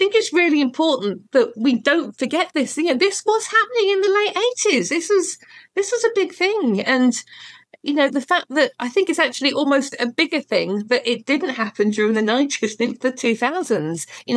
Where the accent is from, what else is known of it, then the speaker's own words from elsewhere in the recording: East of England, United Kingdom; I grew up watching Luton and St Albans and, you know, I grew up in Bedfordshire, Hertfordshire area.